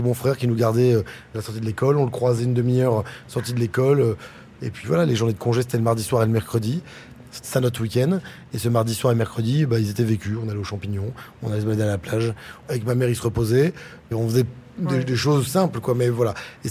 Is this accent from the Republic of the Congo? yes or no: no; Montreuil-sur-Mer, Hauts-de-France, France; J'ai grandi à Montreuil-sur-Mer. Il n'y a jamais eu la mer. Voilà, on est venu s'installer à Merlimont à 15 minutes de Montreuil.